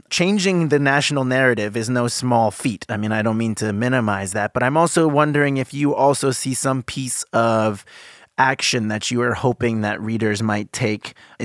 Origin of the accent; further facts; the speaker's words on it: United States; I think from my personal journey, I think feeling alienated as an African American from my home country and having spent a lot of time in Africa actually did give me that sense of ownership of America.